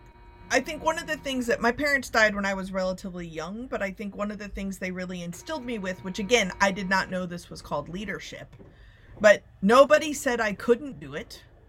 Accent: Plano, Texas, United States; So I grew up in Plano, Texas, and this guy had just moved to the outskirts of town

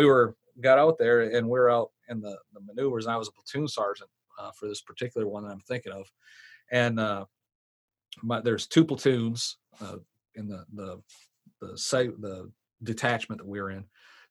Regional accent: Michigan, United States; Growing up in Michigan, I learned early on that there's a lot of mosquitoes out there.

